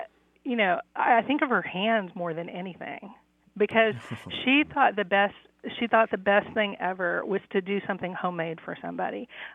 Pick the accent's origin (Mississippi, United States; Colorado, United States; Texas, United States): Texas, United States; Fort Worth; moved away; I moved away from Fort Worth, Texas in 1993. And when I would come home for visits, we would either go out for Tex-Mex to my favorite place in the Stockyards